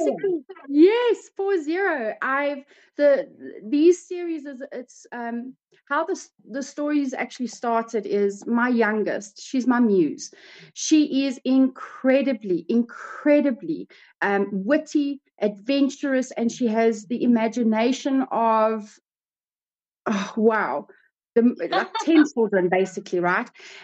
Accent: Gauteng, South Africa; I'm from South Africa. I stay in Johannesburg, Boksburg.

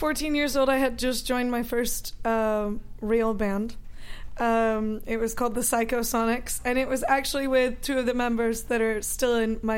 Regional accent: Texas, United States; Yes, I'm from Texas.

